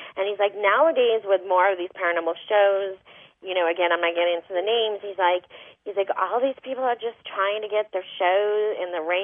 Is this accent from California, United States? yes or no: no; Massachusetts, United States; I was raised Catholic in Massachusetts because I was raised in an Italian family, American family